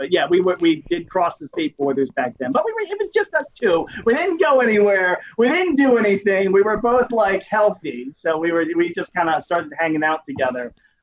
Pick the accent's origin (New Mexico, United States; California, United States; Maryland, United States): Maryland, United States; Beltsville; So I grew up in Calverton in Beltsville. So it's sort of right on the Prince George's County, Montgomery County line.